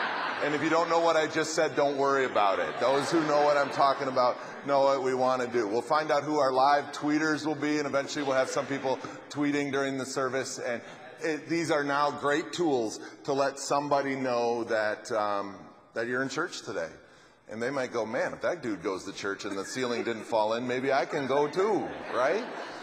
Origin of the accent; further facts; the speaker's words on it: Wisconsin, United States; We're from Wisconsin, and whenever I say that, well, first when they realize I'm not from Ohio, most Michiganders go, "Okay, that's okay."